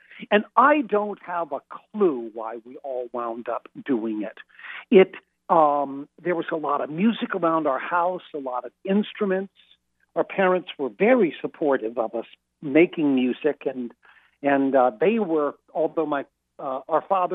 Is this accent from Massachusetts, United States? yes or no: yes; Boston, Massachusetts, United States; born there; Well, I really I am a New Englander. I've lived in Boston since I was 16. I was born in Boston, and I like being here, and I love being in the great state of Maine.